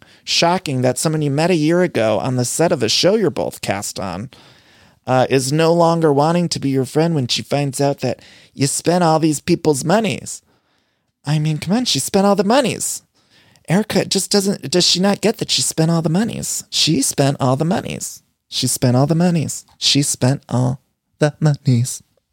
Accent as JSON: {"language": "English", "region": "Ohio", "country": "United States", "said": "I'm from Ohio and I don't ever remember adults in Ohio speaking in a way of like"}